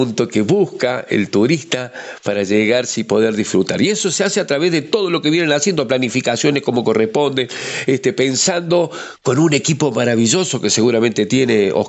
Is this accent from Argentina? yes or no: yes; Córdoba, Argentina; now in Santa Rosa de Calamuchita, Argentina; yo soy una persona que vengo de Córdoba, conocí a mi mujer de aquí de Santa Rosa que a lo muchito me vienen para acá.